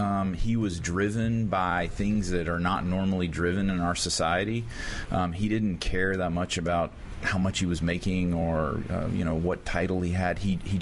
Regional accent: the South, United States; because I grew up in the South, and I had a lot of experience with overbearing Southern Baptists.

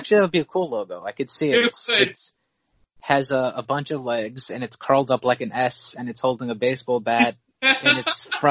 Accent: New York City, New York, United States; As a New Yorker looking at other cities, I kind of as not looking down on them, but like obviously we have major league clubs here

